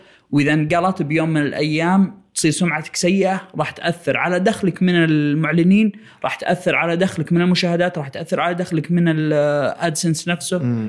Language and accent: Arabic; Saudi Arabia; إحنا سعودية نأخذ شيء ونحطه في مكان ثاني